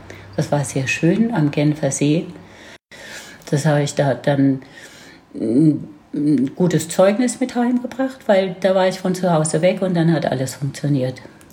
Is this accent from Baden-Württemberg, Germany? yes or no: yes; Ziegelbach, Baden-Württemberg, Germany; accent: Mannheim dialect; Oder Heidelbergerisch. Und ich bin in Ziegelbach aufgewachsen.